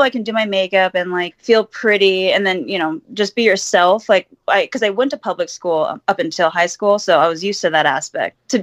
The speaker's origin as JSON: {"language": "English", "town": "Huntington Beach", "region": "California", "country": "United States", "said": "Yeah, I'm from Huntington Beach. I went to a private Catholic school."}